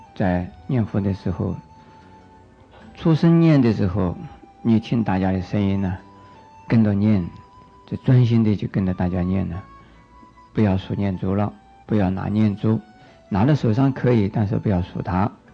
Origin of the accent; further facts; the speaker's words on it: China; 在我们中国人呢，一年有两次或者是三次呢，对祖先以及呢 已经往生了的家属和亲友做纪念，做超度。